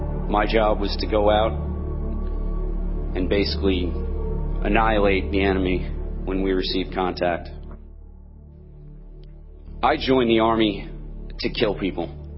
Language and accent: English; Belmore, New York, United States